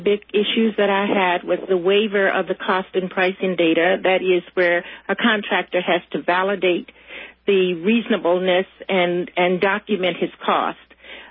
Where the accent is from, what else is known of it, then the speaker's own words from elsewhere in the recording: Louisiana, United States; I'm from Louisiana, so it's really a concern of mine